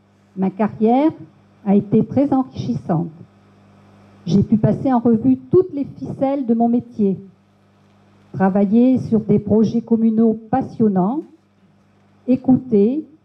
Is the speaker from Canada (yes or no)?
no; Sarlat, Nouvelle-Aquitaine, France; Je suis née à Sarlat, l'Entre-Auto. J'ai grandi au marché, j'ai fréquenté cette école où nous sommes, là, jusqu'à sa fermeture en juin 1971.